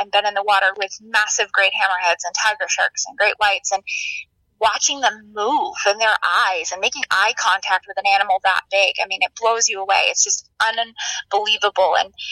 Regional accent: Maine, United States; And I grew up in Maine, and my dad used to go to Florida every year for work, and we would go.

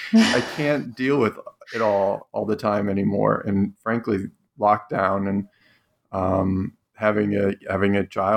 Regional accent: Cleveland, Ohio, United States; I grew up in Cleveland

